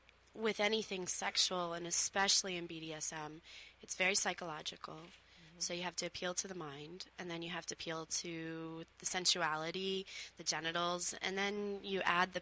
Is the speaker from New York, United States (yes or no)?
no; Baltimore, Maryland, United States; also born or lived in England / Washington, D.C.; now in Los Angeles, United States; I am not from L.A. I'm from the East Coast. Born in England, moved to the East Coast. Baltimore, D.C. is kind of where I grew up.